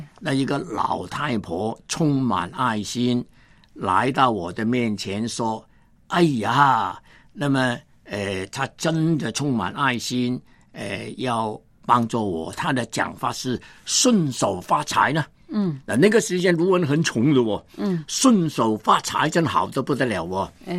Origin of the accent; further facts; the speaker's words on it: Hong Kong; 我是1938年香港出生，正宗的香港仔。你听过香港仔这个名字吗？我们香港人这样讲的。